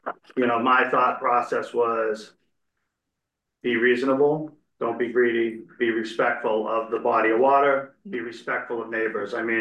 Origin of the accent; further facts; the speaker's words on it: Massachusetts, United States; You know, I'm from Mass. And where I live back home, you know, it's we're very respectful.